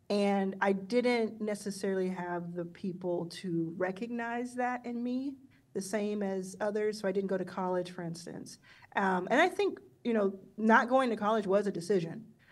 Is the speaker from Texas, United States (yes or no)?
yes; Dallas, Texas, United States; I was raised in Dallas